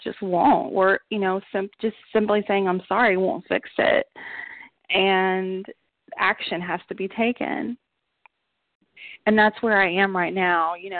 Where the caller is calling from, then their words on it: Knoxville, Tennessee, United States; I'm calling from Knoxville, Tennessee.